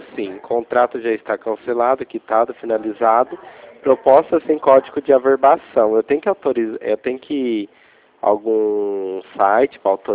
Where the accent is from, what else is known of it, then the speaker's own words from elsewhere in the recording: Ribeirão Preto, São Paulo, Brazil; eu sou de Ribeirão, né?